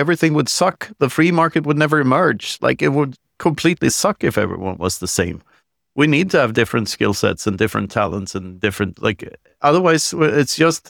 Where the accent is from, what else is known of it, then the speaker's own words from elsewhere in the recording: Sweden; And we were told that every single day in growing up in Sweden.